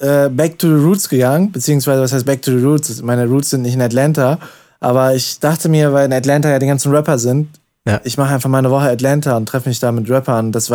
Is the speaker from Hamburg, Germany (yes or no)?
no; Solingen, North Rhine-Westphalia, Germany; also ich komme ja aus Solingen